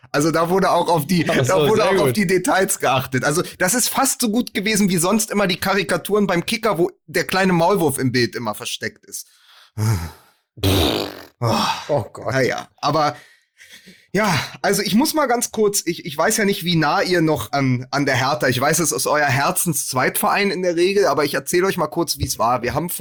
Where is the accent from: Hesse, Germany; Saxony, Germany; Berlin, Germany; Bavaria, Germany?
Berlin, Germany; wo man als Berliner dann auch durch musste